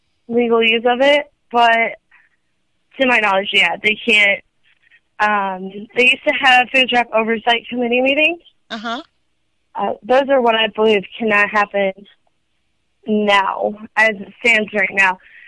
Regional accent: Hazelwood, Missouri, United States; I grew up in Hazelwood, the very end of Coldwater Creek, I believe, just barely kisses Hazelwood.

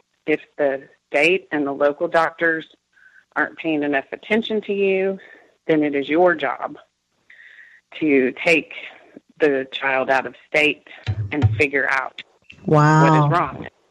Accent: Tulsa, Oklahoma, United States; we're from the only other large city in Oklahoma. We're from the Tulsa area, and all of our family is there.

